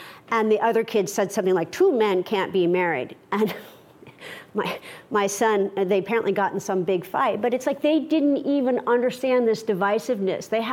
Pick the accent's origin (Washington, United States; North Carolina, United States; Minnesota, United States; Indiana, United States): Indiana, United States; when I had this platinum blonde mother and this dark Indian father, and the Ku Klux Klan would bang on our windows in rural Indiana